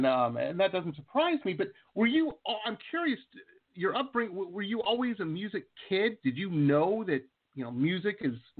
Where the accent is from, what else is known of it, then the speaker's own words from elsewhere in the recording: Detroit, Michigan, United States; I grew up in Metro Detroit, so that was I was kind of surrounded when I was a kid, a youngster coming up, you know, with Motown, of course, and all of the influence of that.